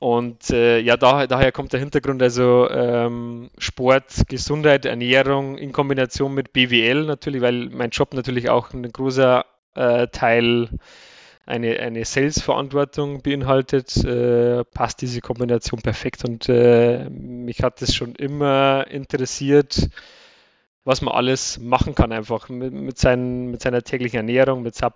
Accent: Bavaria, Germany; accent: Bavarian; gebürtig aus der Chiemseer Gegend, deswegen auch der Dialekt. Kann ich nicht verbergen.

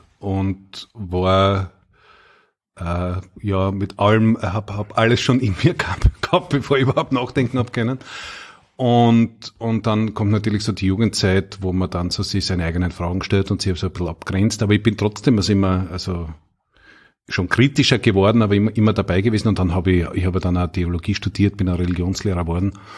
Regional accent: Knittelfeld, Styria, Austria; ich bin ja ein Knittelfeller, gebürtiger Steirer.

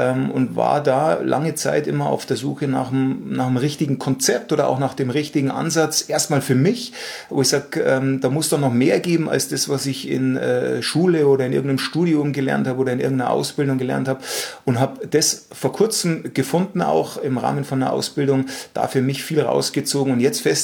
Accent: Munich, Bavaria, Germany; born there; Ich bin 47 Jahre männlich geboren in München

